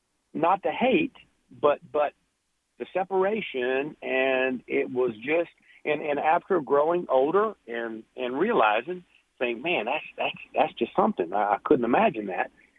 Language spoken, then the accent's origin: English; Baton Rouge, Louisiana, United States; it's a funny thing because I grew up in North Baton Rouge there